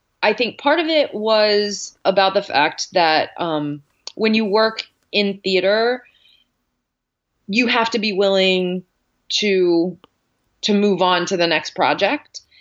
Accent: Dallas, Texas, United States; moved away as an adult; also born or lived in New Orleans; now in Pittsburgh, United States; So I grew up in Dallas, Texas.

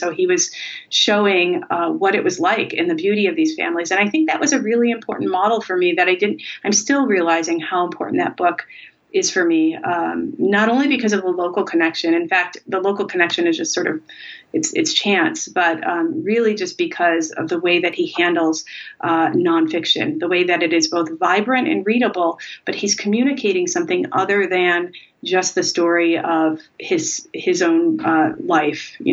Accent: Rochester, New York, United States; but he writes about my hometown, Rochester, New York.

